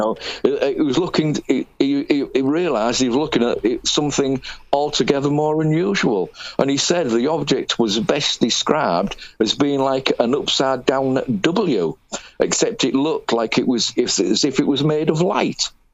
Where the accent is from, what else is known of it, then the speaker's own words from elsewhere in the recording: Yorkshire and the Humber, United Kingdom; I'm a Yorkshireman, and I put H's where they're not supposed to be occasionally, you know.